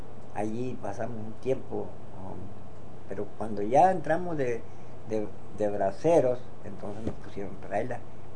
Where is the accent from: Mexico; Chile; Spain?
Mexico; Nácori Chico, Sonora; also born or lived in Sahuaripa; Allá en el pueblo donde me crié, porque yo nací en Saguaripa, pero me crié por Nácuri Chico. Y allá en Nácuri Chico conocí a mi esposa.